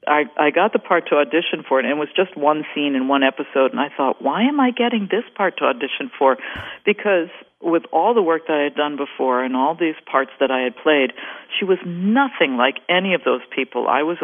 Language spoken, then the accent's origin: English; Princeton, New Jersey, United States; I grew up in Princeton, and we had a wonderful ballet school there, and there was a regional company there.